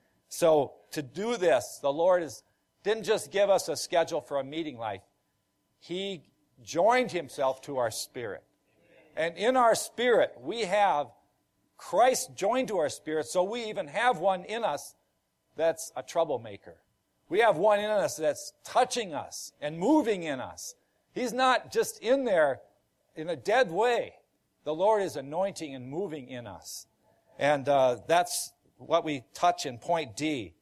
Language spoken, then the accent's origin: English; Brooklyn Park, Minnesota, United States; I'm from Brooklyn Park, Minnesota, which is a suburb of Twin Cities, Minneapolis, St. Paul.